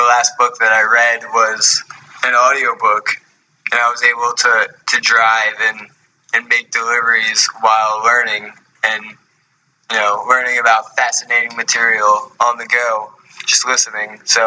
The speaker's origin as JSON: {"language": "English", "town": "Charlottesville", "region": "Virginia", "country": "United States", "tie": "born or raised there", "said": "I think by growing up in Charlottesville, just by being here"}